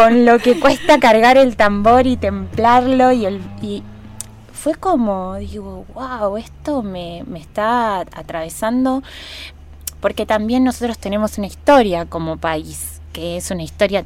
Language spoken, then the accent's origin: Spanish; Argentina; Yo soy argentina, yo nací acá, mi madre es de familia de descendientes de esclavos.